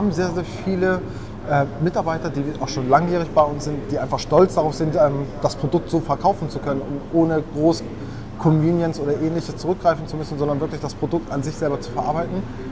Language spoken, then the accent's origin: German; Schleswig-Holstein, Germany; Wir kommen aus Ostholstein. Wir haben einen Landgasthof im Herzen der ostholsteinischen Schweiz.